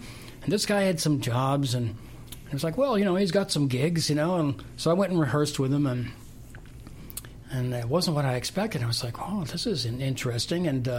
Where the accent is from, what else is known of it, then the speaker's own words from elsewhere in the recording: Florida, United States; I've played guitar since I was 12 years old. And actually, I grew up in Florida. And at a certain age, I realized, you know, I have to get, you know, I have to move to either Los Angeles or New York